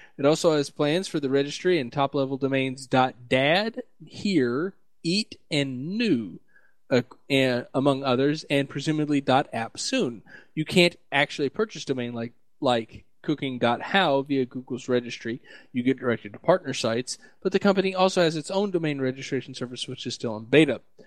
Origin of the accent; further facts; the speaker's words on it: the South, United States; I'm also from the South, so. you know.